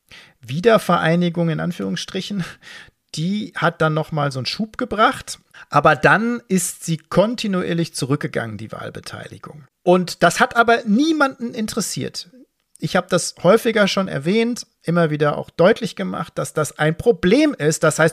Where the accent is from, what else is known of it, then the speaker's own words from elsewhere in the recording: Dortmund, North Rhine-Westphalia, Germany; da wollte ich mir Dortmund rauspicken, klar, meine Heimatstadt.